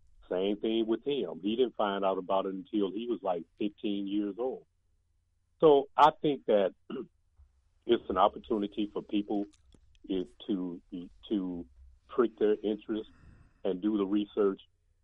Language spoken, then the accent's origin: English; East St. Louis, Illinois, United States; also born or lived in Houston / Dallas; now in Tulsa, United States; You know, I'm from East St. Louis. I lived in Houston for 8 years. I lived in Dallas for 20 years. And now I've been here for 5 years.